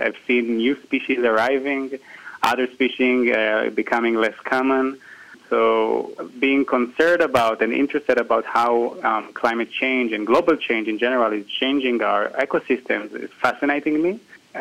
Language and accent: English; Israel; English is a second language; I'm originally from Israel, which is in the east part of the Mediterranean Sea